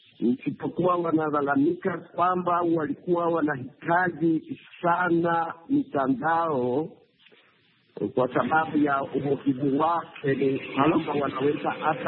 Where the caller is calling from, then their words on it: Mbale, Eastern Region, Uganda; Kwa hivyo mimi nimetokea upande wa Bugisu, nimetoka upande za Mbale